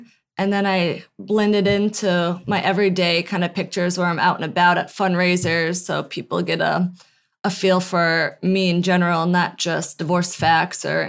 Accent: Albany, New York, United States; I knew that concept in law school because I was coming from Albany, New York. And then when I got to law school, I didn't know it, a single soul.

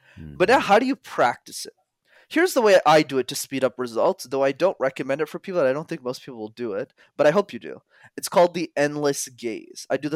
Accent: Montreal, Quebec, Canada; because I'm born and raised in Montreal, which is not too far from New York City.

